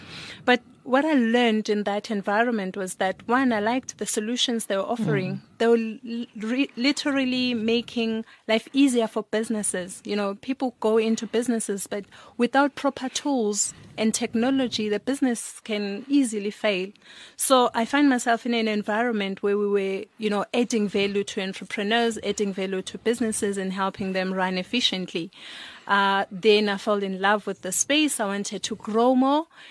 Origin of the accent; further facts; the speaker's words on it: Sebokeng, Gauteng, South Africa; also born or lived in Eastern Cape; My background is I was born in the Eastern Cape. I grew up at the Vaal Triangle in the township called Sebokeng.